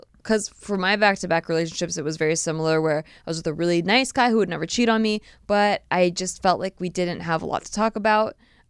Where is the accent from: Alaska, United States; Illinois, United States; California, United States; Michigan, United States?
California, United States; Santa Barbara; born there; I was born in Santa Barbara.